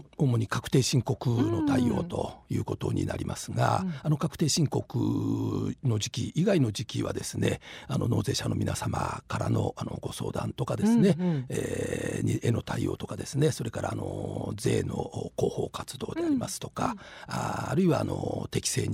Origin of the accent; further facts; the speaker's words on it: Nakatsugawa, Gifu, Japan; now in Shizuoka, Japan; そうですね、岐阜県の中津川市の出身でございます